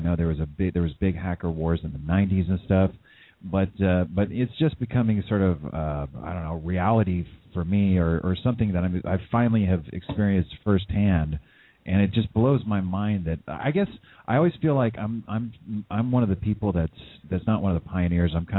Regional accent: California, United States; I mean, growing up in the Bay Area, I've worked in tech.

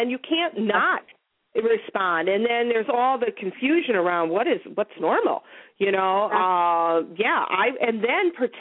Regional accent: Chicago, Illinois, United States; I grew up in Chicago, and so they just moved away, and so there was very little interaction at that point.

